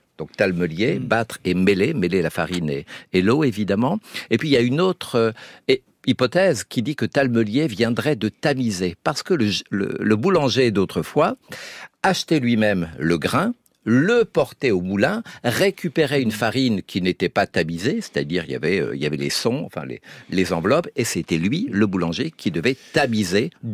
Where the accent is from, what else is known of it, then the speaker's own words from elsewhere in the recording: France; chez nous en France